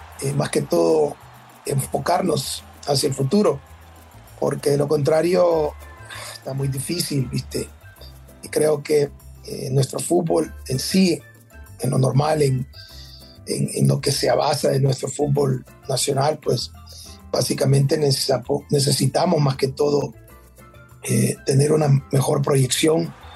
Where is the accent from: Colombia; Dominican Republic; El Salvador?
El Salvador; el sueño que cada uno de nosotros queremos como salvadoreños